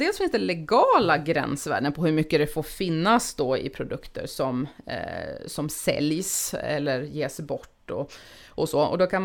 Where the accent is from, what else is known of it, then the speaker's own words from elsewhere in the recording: Uppland, Sweden; jag har vuxit upp i Uppland